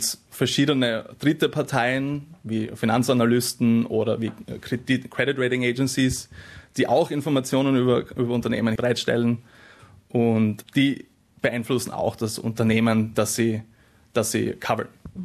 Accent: Styria, Austria; also born or lived in Graz; Ich komme aus dem Süden der Steiermark, aus der schönen Weinstraße oder vom schönen Weinstraßengebiet.

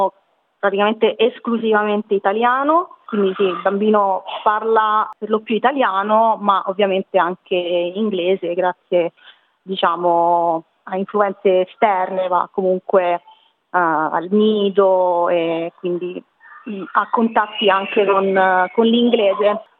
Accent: Civitavecchia, Lazio, Italy; now in Australia; E sono originaria di Civitavecchia, in provincia di Roma.

